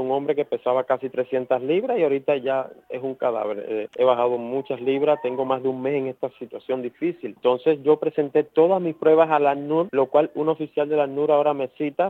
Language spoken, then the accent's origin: Spanish; Cuba; now in Trinidad and Tobago; Yo nunca salí de mi país, de Cuba, a Trinidad Tobago por problemas económicos. A mí la economía no me interesa. Yo bastante regular vivía en mi país, en Cuba, y vivía mejor que como estoy ahorita. Yo tengo 30 años.